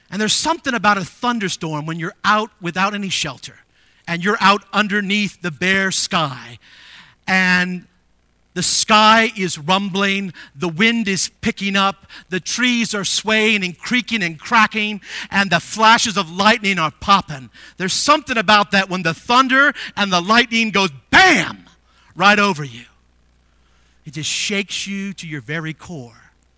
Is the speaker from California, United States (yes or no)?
yes; Visalia, California, United States; Growing up in California, I grew up in the San Joaquin Valley of California, a town called Visalia.